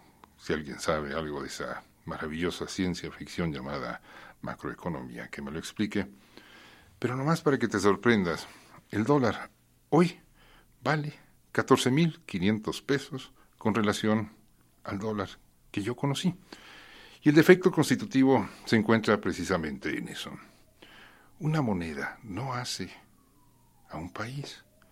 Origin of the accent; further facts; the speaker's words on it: Mexico; como somos rimbombantes y mexicanos, hay que decir los dos apellidos